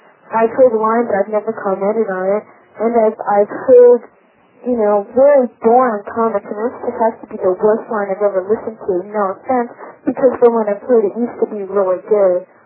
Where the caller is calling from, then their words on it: Van Nuys, California, United States; I'm from Van Nuys.